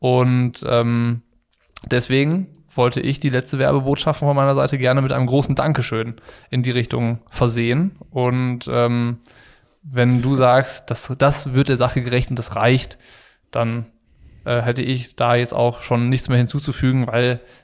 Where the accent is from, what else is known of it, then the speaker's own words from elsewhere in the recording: Ratingen, North Rhine-Westphalia, Germany; ich war aus Ratingen, er aus Düsseldorf